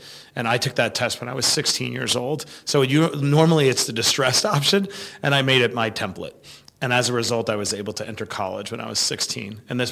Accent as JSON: {"language": "English", "town": "New York City", "region": "New York", "country": "United States", "tie": "born or raised there", "said": "But so I grew up in Queens, New York, product of a single mother, in abject poverty"}